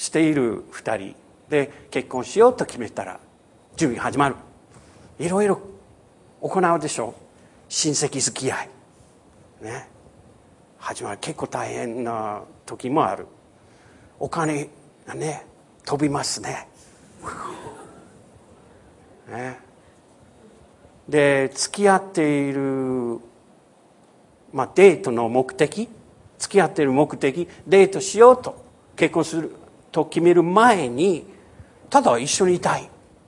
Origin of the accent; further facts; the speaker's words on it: United States; 平和どのぐらい大切かということ、アメリカ人として、妻も日本人であるから、両サイドからいろいろよく考えます。